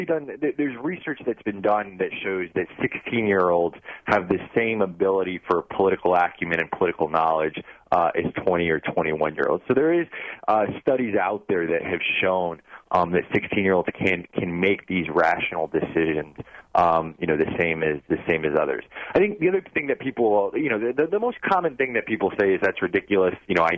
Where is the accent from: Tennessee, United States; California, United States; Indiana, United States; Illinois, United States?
California, United States; also born or lived in Kenya / Ecuador / Zimbabwe; So I grew up, I'm originally from California, but grew up all around the world. So I was in Kenya during those elections. I was in Ecuador during a coup in 2005. I was in Zimbabwe during runoff elections in 2008.